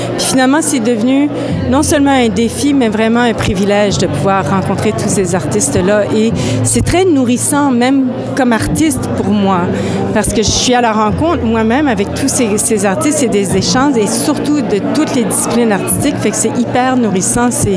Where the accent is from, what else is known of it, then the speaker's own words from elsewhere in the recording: Moncton, New Brunswick, Canada; moi, je suis originaire de Moncton